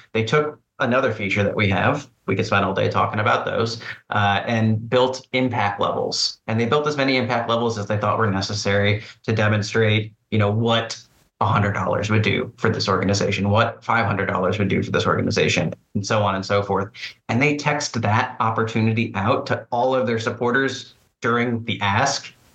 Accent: Florida, United States; I have my own opinions about pickleball, but I grew up in Florida, so.

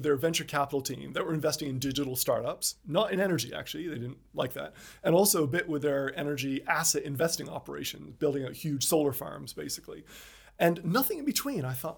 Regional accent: Canada; accent: Canadian; you can probably tell by my Canadian accent, I grew up not here. So I grew up in Canada

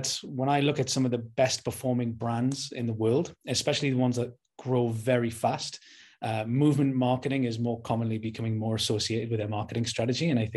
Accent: Newcastle, North East England, United Kingdom; I'm from Newcastle, the north of England.

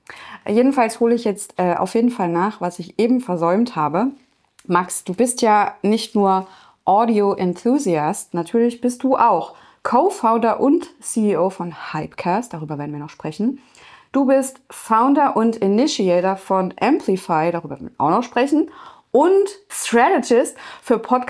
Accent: Jena, Thuringia, Germany; Bei uns in Jena gibt es Ingwerlikör, selbst gemacht.

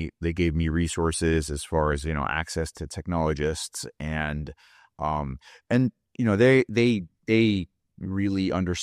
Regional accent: New Jersey, United States; now in California, United States; I grew up in New Jersey, I was living in New York City after that, and you know, I'm Egyptian, I don't like cold weather.

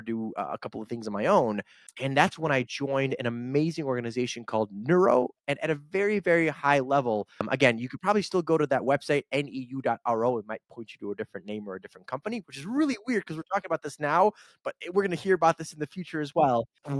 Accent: Kyiv, Ukraine; now in United States; I'm originally from Kyiv, Ukraine, came to the United States in the early 90s

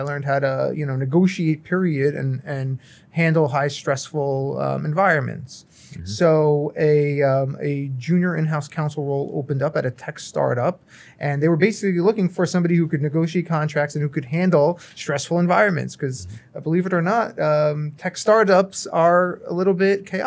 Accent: New Jersey, United States; I'm from New Jersey, a New Jersey native.

